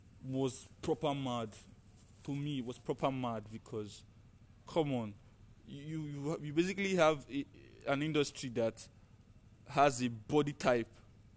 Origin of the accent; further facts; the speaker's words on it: Lagos, Nigeria; Growing up in Lagos, I always listened to the radio